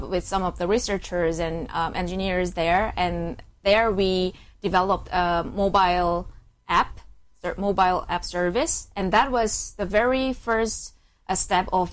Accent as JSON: {"language": "English", "country": "South Korea", "said": "I'm from South Korea"}